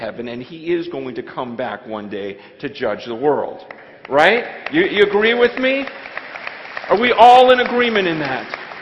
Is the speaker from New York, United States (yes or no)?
no; San Francisco, California, United States